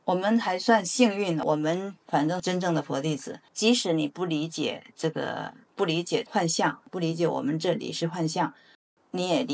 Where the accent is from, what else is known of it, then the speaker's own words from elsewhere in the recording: China; 所以我们中国人经常说